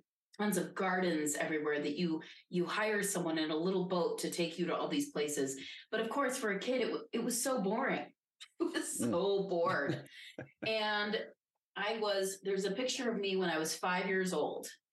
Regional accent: Midwest, United States; well, it's because I grew up in the Midwest and I like nachos and hot dogs.

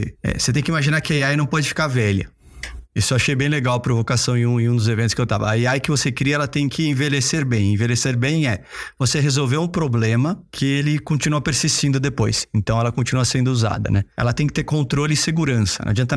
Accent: Brazil; Que eu acho muito legal como brasileiro e patriota que eu sou.

